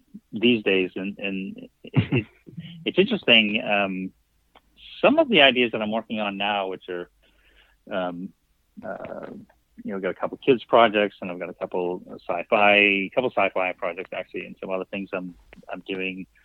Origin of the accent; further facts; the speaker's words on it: Maine, United States; when I was growing up in Maine, the city I lived in, that was my after-school job.